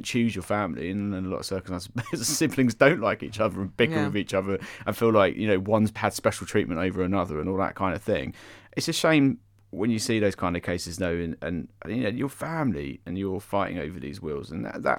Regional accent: United Kingdom; We're so British about it.

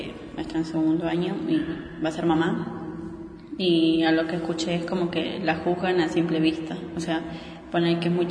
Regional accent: Mendoza, Argentina; born there; Mi mamá es boliviana. Mi papá es argentino y yo nací acá. Y mi hermano también. Bueno, en Mendoza nacimos los dos.

